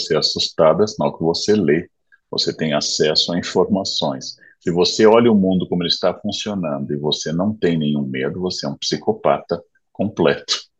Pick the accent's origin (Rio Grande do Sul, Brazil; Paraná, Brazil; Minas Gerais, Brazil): Rio Grande do Sul, Brazil; São Leopoldo; now in São Paulo, Brazil; Na minha cidade natal, São Leopoldo, sair à rua à noite é um ato de coragem.